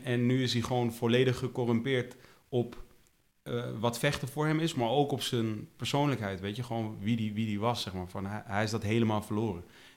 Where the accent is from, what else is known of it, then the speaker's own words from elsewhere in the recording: Netherlands; die waarderen het ook dat ik vertel dat ik uit Nederland kom.